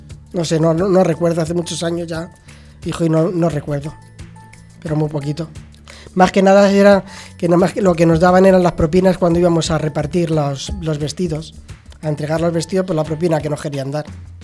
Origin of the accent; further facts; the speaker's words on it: Madrid, Community of Madrid, Spain; born there; nací en Madrid, en la calle Ercilla número 32.